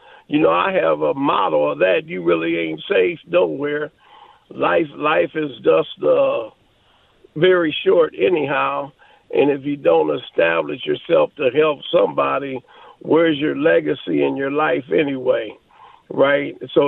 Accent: Minneapolis, Minnesota, United States; growing up in North Minneapolis and not always being a pastor

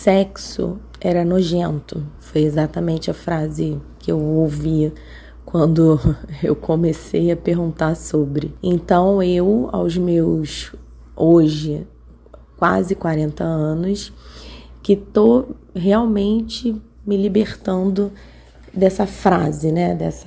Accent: Rio de Janeiro, Brazil; tenho 39 anos, sou do Rio de Janeiro.

